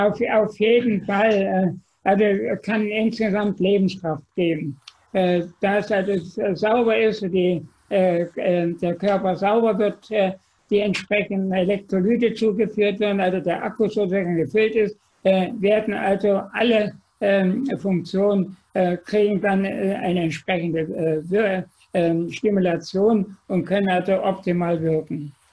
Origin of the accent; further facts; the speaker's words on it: Thuringia, Germany; ich bin auf dem Dorf groß geworden in Thüringen